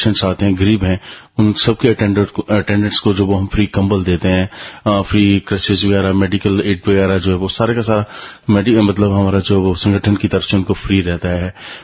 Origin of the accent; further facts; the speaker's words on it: Himachal Pradesh, India; मैं हिमाचल प्रदेश से, जिला कांगड़ा से आया